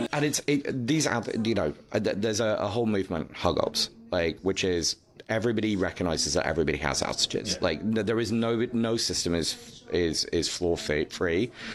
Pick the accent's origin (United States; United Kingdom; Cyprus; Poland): United Kingdom; I'll be at a Super Bowl party as a Brit, like not really understanding what's going on